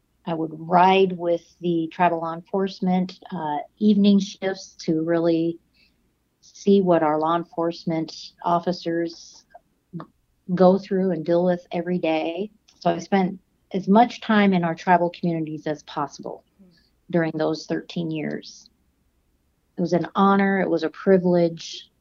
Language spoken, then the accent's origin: English; South Dakota, United States; I am Lakota and Dakota, and I'm a member of the Flandreau Santee Sioux Tribe, born and raised in South Dakota.